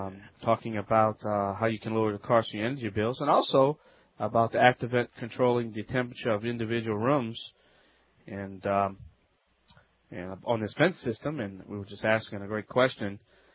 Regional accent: Louisiana, United States

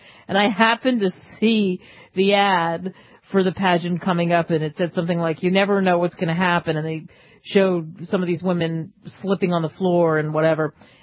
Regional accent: New Jersey, United States; also born or lived in New York; And, you know, I grew up in New Jersey and New York, and the Miss America contest was huge.

